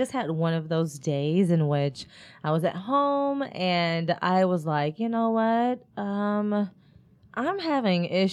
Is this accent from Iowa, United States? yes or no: no; Indianapolis, Indiana, United States; But growing up, I'm from Indianapolis, Indiana.